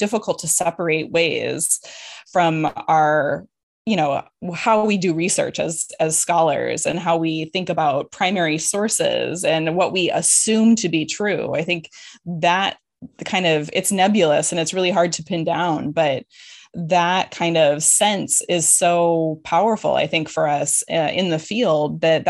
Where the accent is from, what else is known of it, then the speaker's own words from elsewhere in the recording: Illinois, United States; There was this Renaissance Fair in Bristol, Wisconsin, which was close to where I grew up in Northern Illinois.